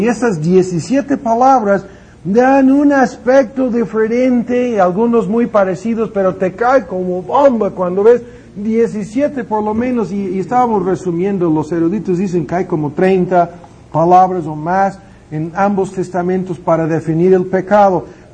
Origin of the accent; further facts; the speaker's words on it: United States; Spanish is a second language; Y como soy gringo, nadie se ofendería.